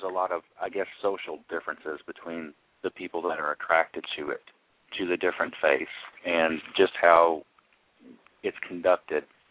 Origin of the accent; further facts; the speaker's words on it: Kentucky, United States; Well, we're from Kentucky, so I don't think you can be that bad.